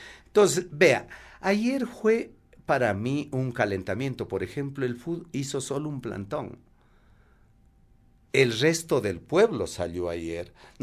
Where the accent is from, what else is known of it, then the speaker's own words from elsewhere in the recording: Ecuador; no nos han quebrado como ecuatorianos